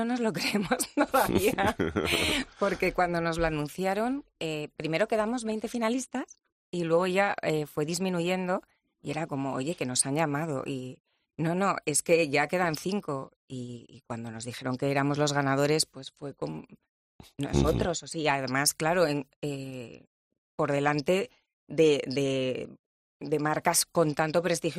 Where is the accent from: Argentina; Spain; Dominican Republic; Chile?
Spain; Zaragoza, Aragon; además somos de Zaragoza los tres, la bota ahí es muy, muy típica en todas las fiestas populares